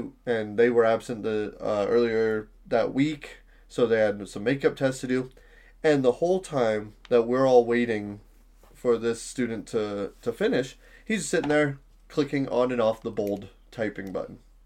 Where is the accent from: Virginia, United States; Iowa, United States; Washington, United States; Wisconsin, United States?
Iowa, United States; it came from my home state, technically, Iowa.